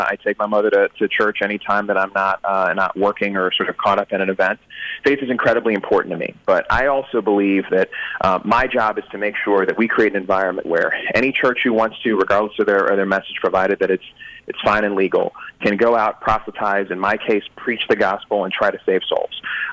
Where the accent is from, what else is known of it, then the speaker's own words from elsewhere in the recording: Chicago, Illinois, United States; That, you know, I'm up from Chicago, and I've got a viewpoint, even though my family's from Sparta, Tennessee, so I'm a little different.